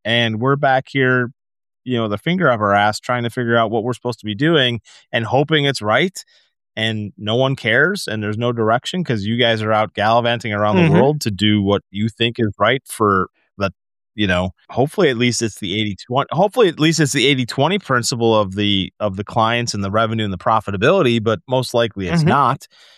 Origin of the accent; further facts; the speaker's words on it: Wisconsin, United States; Yeah, well, we're from Wisconsin, so that's not a bad example